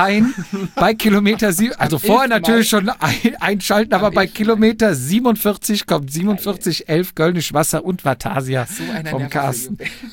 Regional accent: Cologne, North Rhine-Westphalia, Germany; Wir kommen ja aus Köln.

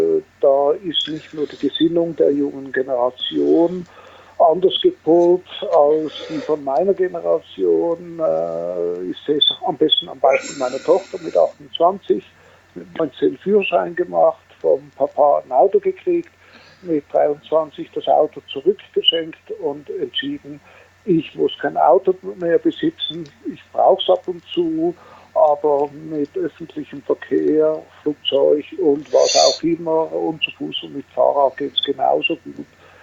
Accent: Switzerland; Wie man hört, bin ich Schweizer

